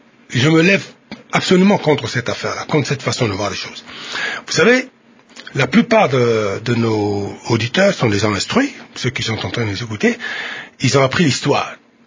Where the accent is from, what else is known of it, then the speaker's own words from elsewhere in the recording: Kivu, DR Congo; Et ce Waterloo-là, il sera chez moi au Kivu.